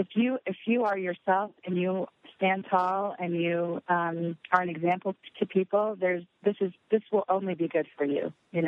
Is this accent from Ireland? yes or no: no; England, United Kingdom; now in United States; I was brought up in England, and so I have a different culture than some of the other girls that were brought up in the South.